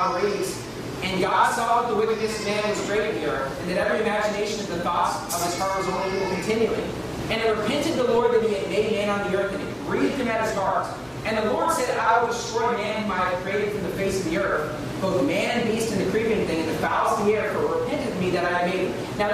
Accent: Philippines; I'm a Filipino.

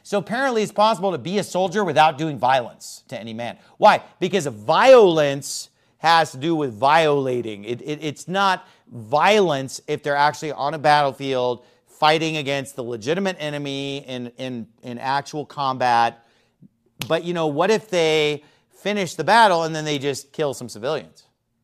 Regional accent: United States; But I'm still just aware of it growing up in America.

